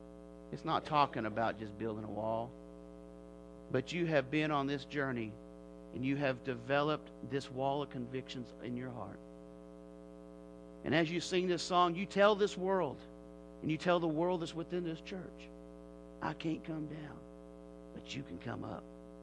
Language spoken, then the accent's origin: English; Little Rock, Arkansas, United States; They say, where are you from? I say, I'm from Little Rock.